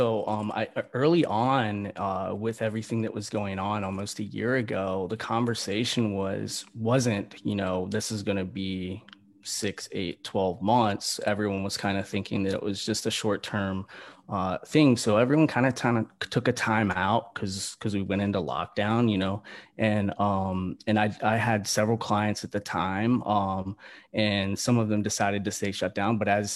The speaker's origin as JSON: {"language": "English", "region": "East Coast", "country": "United States", "tie": "born or raised there"}